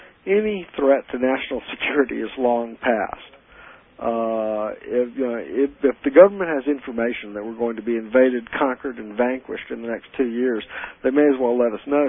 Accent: North Carolina, United States; although I'm from North Carolina, there got to be some Missouri genes in me somewhere.

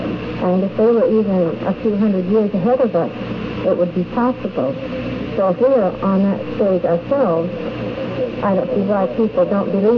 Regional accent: Westfall, Rhode Island, United States; I'm from Westfall at Rhode Island.

